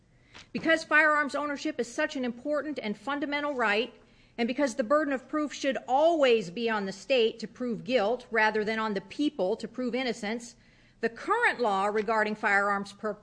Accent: Mapleton, Oregon, United States; I'm from Mapleton, Oregon.

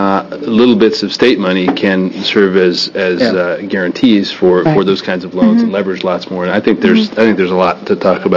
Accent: Idaho, United States; I recognize I was raised in Idaho, so I have some sense of the distance, and I appreciate how far you've come.

